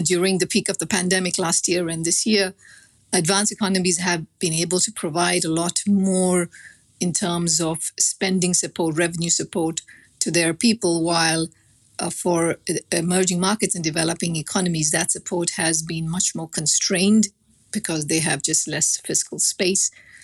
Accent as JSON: {"language": "English", "country": "India", "tie": "born or raised there", "said": "the fact that I grew up in India certainly gave me a much closer"}